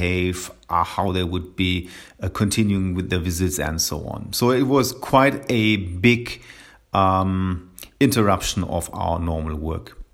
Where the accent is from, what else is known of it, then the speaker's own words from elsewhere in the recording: Wiesbaden, Hesse, Germany; English is a second language; I am a pulmonologist from Germany, right from Germany in Wiesbaden.